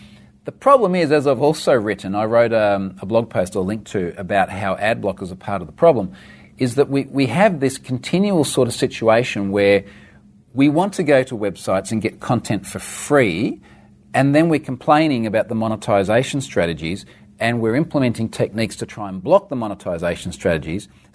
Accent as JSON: {"language": "English", "country": "Australia", "said": "being an Aussie."}